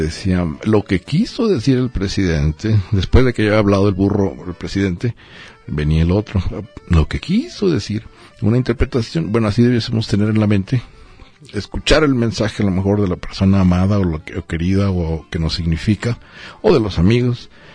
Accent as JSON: {"language": "Spanish", "region": "Mexico City", "country": "Mexico", "said": "como los chilangos nos vamos a volver todos mutantes"}